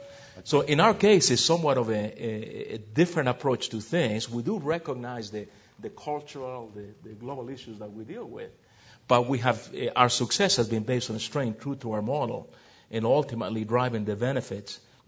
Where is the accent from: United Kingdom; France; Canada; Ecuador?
Ecuador; now in United States; If I could just add a personal experience here, I immigrated from Ecuador, South America, back in 1974. And as I did in Ecuador, every morning, twice a week, I would take the trash out.